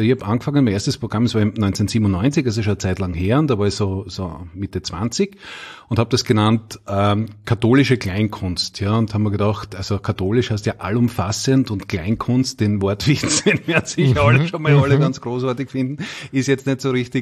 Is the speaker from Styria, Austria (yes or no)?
yes; Knittelfeld, Styria, Austria; ich bin ja ein Knittelfeller, gebürtiger Steirer.